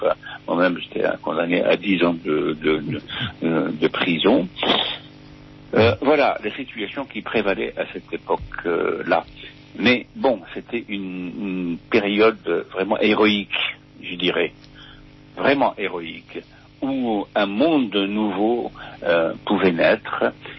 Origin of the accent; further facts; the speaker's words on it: Morocco; now in Créteil, France; Depuis que j'ai quitté le Maroc, c'est la ville de Créteil qui m'a accueilli.